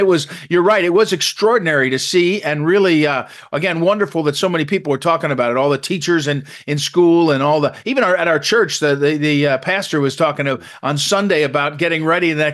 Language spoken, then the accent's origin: English; Missouri, United States; Well, you know, I'm from Missouri, in the center of the country, the very center. You sometimes see the arch, the famous arch that was put right down on the waterfront on the Mississippi River. I lived there for about 24 years